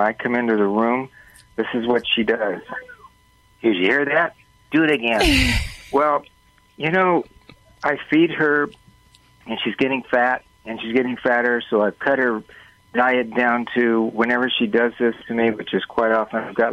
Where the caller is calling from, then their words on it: Huntington Beach, California, United States; I'm in Huntington Beach, California.